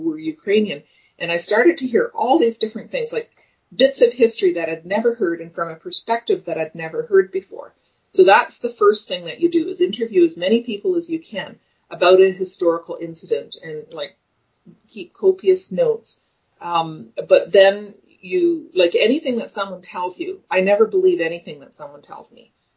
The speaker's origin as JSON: {"language": "English", "country": "Canada", "tie": "born there", "said": "Now, I am ethnically Ukrainian. I was born in Canada. My father was born in Canada. His father came to Canada in 1912."}